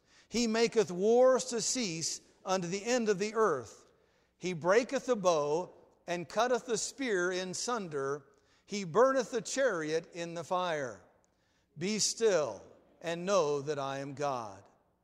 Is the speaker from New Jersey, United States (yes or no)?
no; Fortuna, California, United States; also born or lived in Eureka, California; I remember as a child, I was born in Eureka, California. I won't go there. And we lived in Fortuna, California, right by the Eel River.